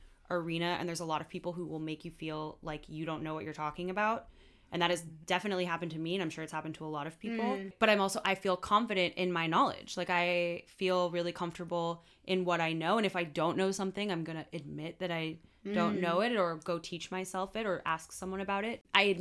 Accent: Pasadena, California, United States; And I'm originally from Pasadena.

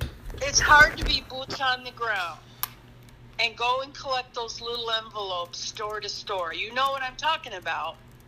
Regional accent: New Hope, Minnesota, United States; I'm from New Hope, Minnesota. I have friends in New Hope. I have friends in New Hope, for sure.

